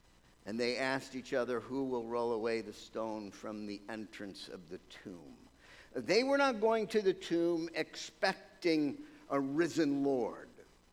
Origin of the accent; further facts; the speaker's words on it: New Berlin, New York, United States; also born or lived in Glens Falls; Because I was born in Glens Falls, I was raised in New Berlin, and it's clear that I was not from Brooklyn.